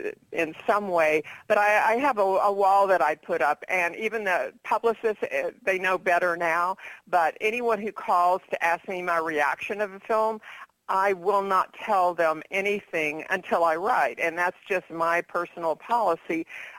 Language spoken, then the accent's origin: English; Texas, United States; Or, I am from Texas.